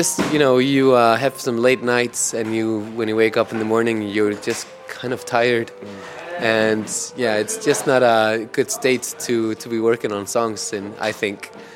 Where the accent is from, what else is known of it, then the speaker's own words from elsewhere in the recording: Iceland; now in Denmark; I'm actually from Iceland, but I'm in Denmark.